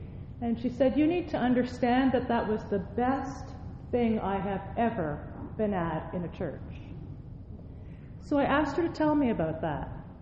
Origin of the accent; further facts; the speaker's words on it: Shawville, Quebec, Canada; I remember the first time I preached in my hometown. It wasn't that text, but it might as well have been. Can anything good come out of Shawville?